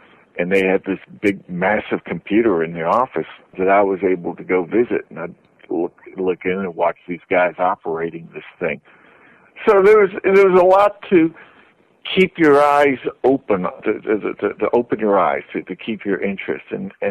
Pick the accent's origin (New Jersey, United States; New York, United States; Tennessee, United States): Tennessee, United States; I was a kind of growing up in Tennessee. I was a kind of at ground zero for that.